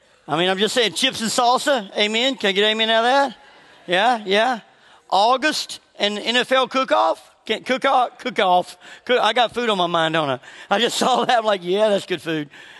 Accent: Tennessee, United States; And people ask me, growing up in Tennessee, how did the Pittsburgh Steelers become your team?

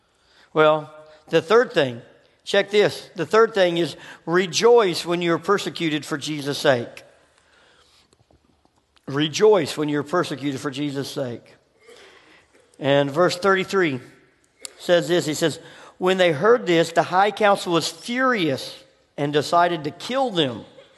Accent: Memphis, Tennessee, United States; I grew up in Memphis. It's a tough place.

